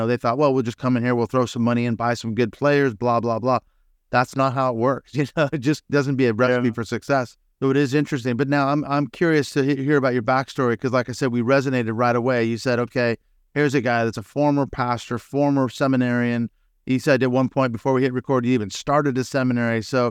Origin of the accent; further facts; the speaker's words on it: Seattle, Washington, United States; Yeah, I'm from Seattle originally, kind of the whole West Coast, the very blue sort of coast, isn't it?